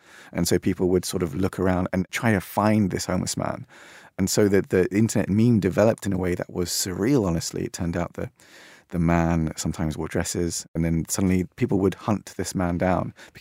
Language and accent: English; London, United Kingdom; the experience of growing up in London. London to me is language, it's music.